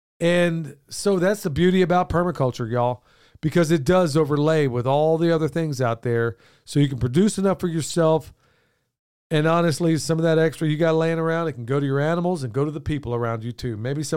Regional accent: Oklahoma, United States; I grew up in Oklahoma, so or at least part of my life there.

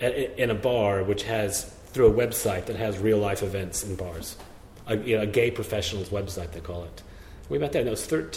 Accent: Dallas, Texas, United States; Grew up in Dallas. I was very, very lucky to have very open-minded, liberal, left-wing parents.

